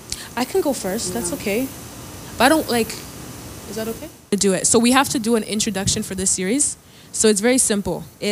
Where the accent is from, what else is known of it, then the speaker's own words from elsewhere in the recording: Nigeria; I'm an Nigerian woman. Through and through.